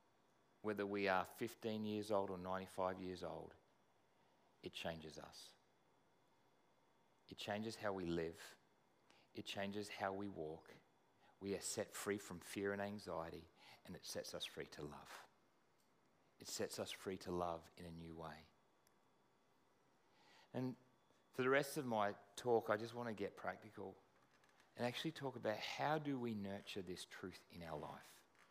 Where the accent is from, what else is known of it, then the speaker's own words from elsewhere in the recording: Australia; now in London, United Kingdom; in London, and everyone, as happens here as well, everyone went away on holidays, and I'm from Australia